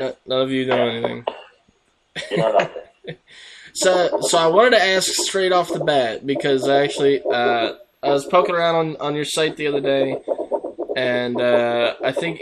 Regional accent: United States; I'm American. I don't understand.

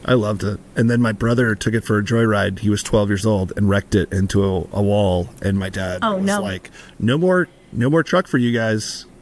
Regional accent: Brooklyn, New York, United States; Yeah, grew up in Green Point, Brooklyn, where most people don't have cars.

